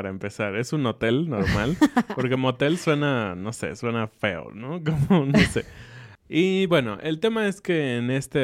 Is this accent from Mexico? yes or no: yes; Mexico; Y como buenos mexicanos, cenamos un poco más tarde.